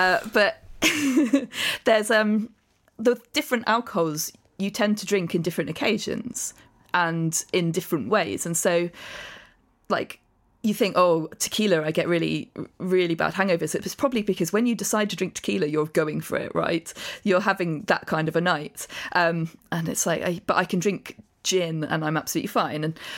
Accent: Amersham, South East England, United Kingdom; which is like halfway between where I grew up in Amersham.

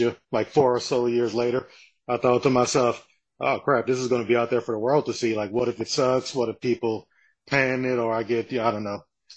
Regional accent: New Orleans, Louisiana, United States; born there; because I was born in New Orleans, specifically New Orleans East, to be very specific if there's any New Orleans listeners.

